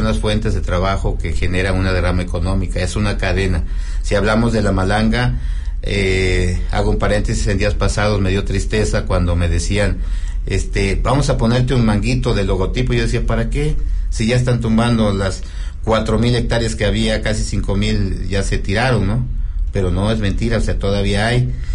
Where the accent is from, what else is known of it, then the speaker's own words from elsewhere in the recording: Trapiche del Rosario, Veracruz, Mexico; De Trapiche del Rosario.